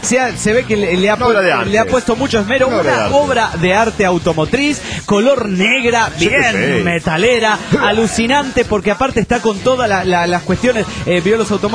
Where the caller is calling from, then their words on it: Oaxaca, Mexico; de Oaxaca, México